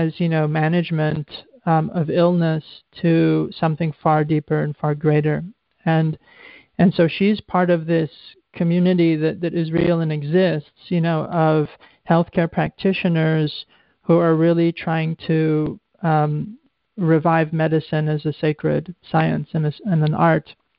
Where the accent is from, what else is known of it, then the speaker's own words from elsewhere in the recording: Oakland, California, United States; I'm from Oakland.